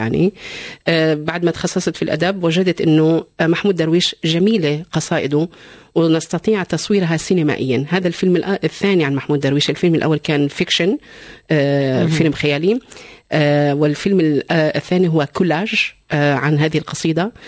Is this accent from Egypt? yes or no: no; Syria; born there; also born or lived in Lebanon; نعم مولودة في سوريا